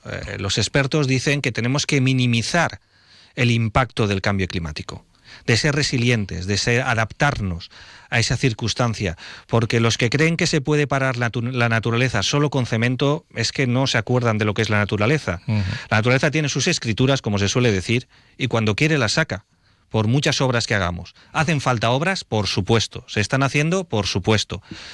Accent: Valencian Community, Spain; yo les contaba que en mi pueblo todo el mundo cogía el coche y lo subía.

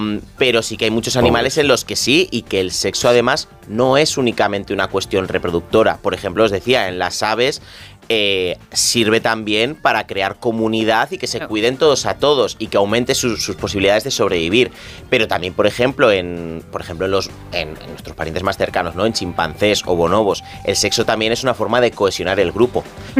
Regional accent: Santander, Cantabria, Spain; now in Madrid, Spain; Soy de Santander, que soy del norte, diría que sí.

